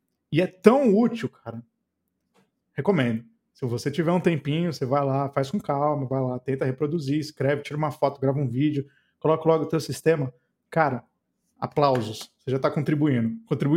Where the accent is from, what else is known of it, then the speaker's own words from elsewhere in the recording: São Paulo, Brazil; Eu sou aqui de São Paulo.